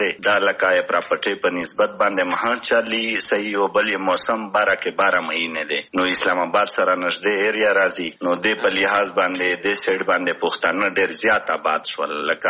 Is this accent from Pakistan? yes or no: yes; Khyber Pakhtunkhwa, Pakistan; now in Islamabad, Pakistan; د وزیرستان اوسیدونکو او په دې ټیم کې اسلام آباد کې یو د پراپرټۍ کار کو.